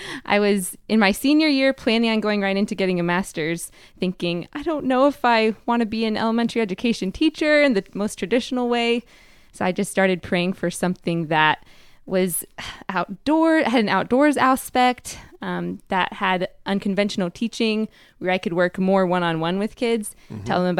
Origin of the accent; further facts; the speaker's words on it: Minnesota, United States; So most recently, I went to college in South Carolina, and I'm from Minnesota.